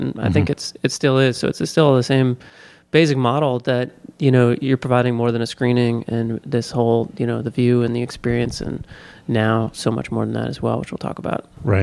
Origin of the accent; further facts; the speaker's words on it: New York, United States; I lived on the sixth story of this 6-floor walk up, and growing up in New York, you know, as Dan did as well, I think we all hung out on rooftops, because in New York you're always looking for funky spaces.